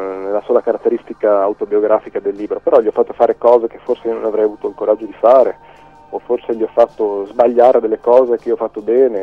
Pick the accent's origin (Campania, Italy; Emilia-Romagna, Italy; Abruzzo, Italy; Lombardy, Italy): Emilia-Romagna, Italy; I miei genitori sono friulani, sì, però io sono nato, ho vissuto anche a lungo in Romagna, vicino a Cervia.